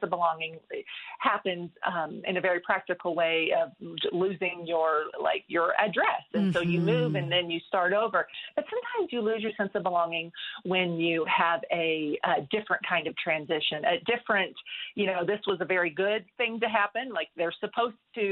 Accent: Oklahoma, United States; I grew up in the Osage County, Oklahoma, off of a gravel back road

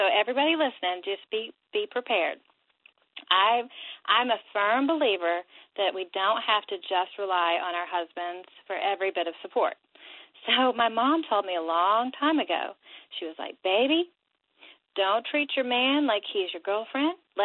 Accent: Tennessee, United States; we are back in my home state of Tennessee. We are raising our kids here. We're not moving again.

